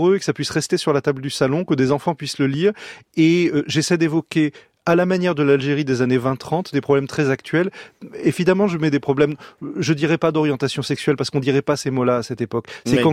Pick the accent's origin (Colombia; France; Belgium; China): France; Nice, Provence-Alpes-Côte d'Azur; Moi, je viens de Nice, donc j'ai très souvent été à table avec des gens qui vont de l'extrême gauche à l'extrême droite